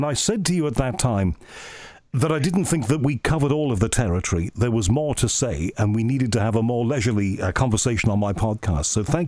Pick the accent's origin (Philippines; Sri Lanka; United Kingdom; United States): United Kingdom; Liverpool, North West England; I grew up in Liverpool, and there's no reason why you should know anything about Liverpool in the UK, but it's a city where the two major faiths are the Roman Catholic faith and the Protestants on the other side.